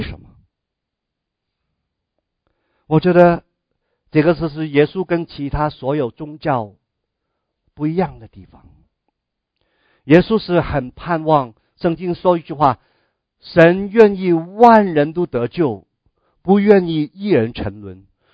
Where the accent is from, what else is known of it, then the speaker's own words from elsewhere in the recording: Hong Kong; 啊，我们香港人，你知道的吗？